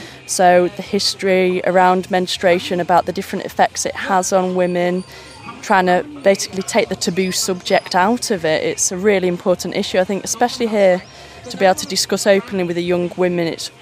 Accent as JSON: {"language": "English", "region": "England", "country": "United Kingdom", "said": "I clearly come from the West. I come from England, and I think I am much more reserved"}